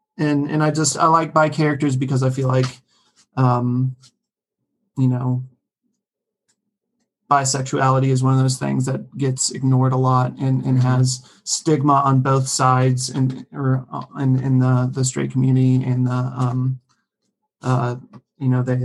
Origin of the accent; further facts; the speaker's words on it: Blue Ridge Mountains, United States; I grew up in the Blue Ridge Mountains